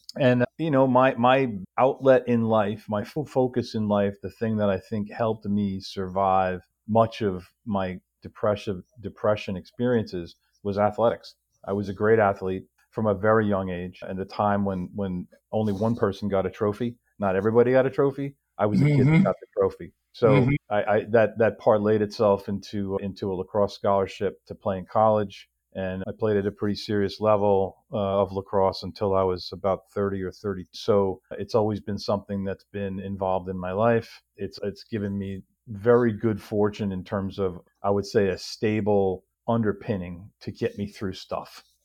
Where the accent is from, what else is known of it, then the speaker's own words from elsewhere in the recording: New York, United States; And so yeah, I grew up on Long Island, which is actually where I find myself today